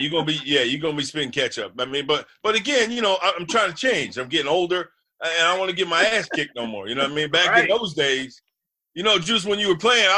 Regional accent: Harrison, United States; they thank God I'm in Harrison, my hometown.

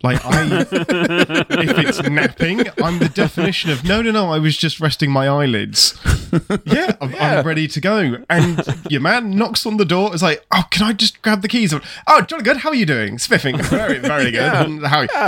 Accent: England, United Kingdom; I forget that I'm English.

